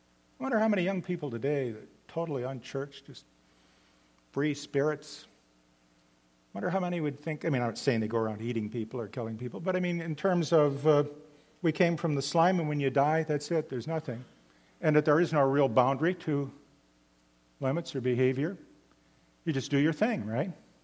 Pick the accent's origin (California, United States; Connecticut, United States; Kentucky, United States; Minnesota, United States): Minnesota, United States; I'm from the Midwest, originally Minnesota, right across from Wisconsin. We're kind of similar folk.